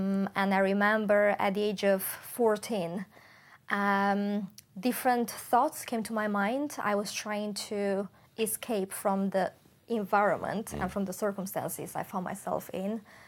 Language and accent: English; Romania; I'm from Romania. Mm-hmm. And I did grow up in a Christian Orthodox family.